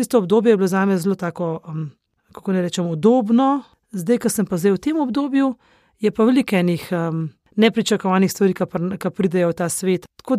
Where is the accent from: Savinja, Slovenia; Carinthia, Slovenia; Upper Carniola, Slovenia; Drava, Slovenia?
Upper Carniola, Slovenia; Železniki; Ko prihajam iz Železnikov, tam je taka zaprta dolina